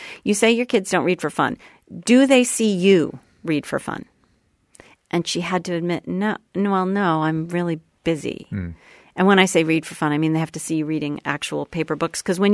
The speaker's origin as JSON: {"language": "English", "town": "Sherborn", "region": "Massachusetts", "country": "United States", "tie": "born or raised there", "said": "A little town called Sherburn, sort of right near Wellesley College, essentially. A little idyllic sort of in the woods, town forest behind us, had horses, that kind of thing."}